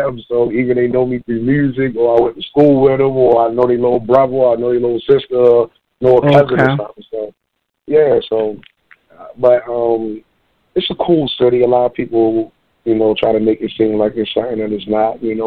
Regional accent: Baltimore, Maryland, United States; Well, I'm from Baltimore, Maryland. A lot of people call it Baltimore. A lot of people call it Murderland.

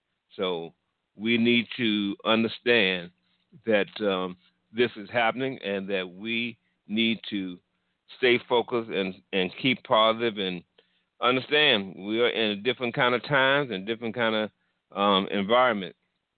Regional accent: East Coast, United States; now in Phoenix, United States; I grew up on the East Coast, and I've been out here in the Phoenix area for about 4 years.

